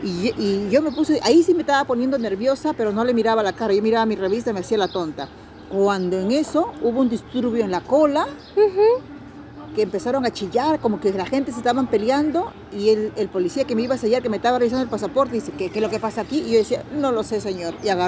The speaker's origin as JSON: {"language": "Spanish", "country": "Peru", "said": "yo le digo, yo soy de Perú."}